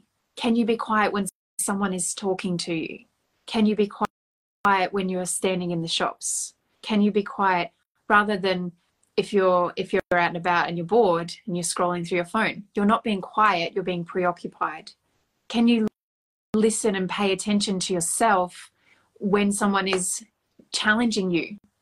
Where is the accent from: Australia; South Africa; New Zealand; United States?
Australia; That to me as an Australian is bizarre because I'm so used to it, setting later.